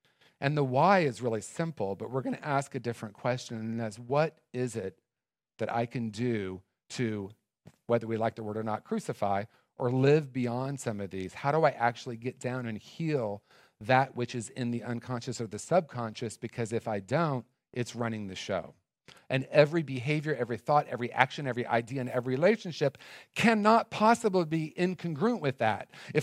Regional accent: Indiana, United States; when I was a little kid, growing up in Indiana, and I told the year earlier, so I'm going to tell it again, born in 1965. Yeah! And being a product of the Midwest in the late 60s

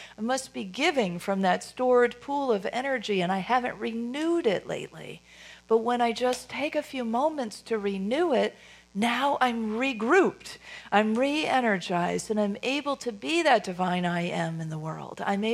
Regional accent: Chicago, Illinois, United States; She was a pioneer, and she was a real heroine in my hometown of Chicago, where she had a settlement house called the Hull House.

